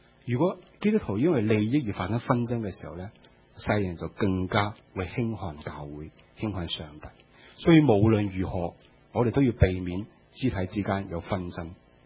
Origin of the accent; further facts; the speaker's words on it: China; 我们中国人自古呢就很崇尚这种的美德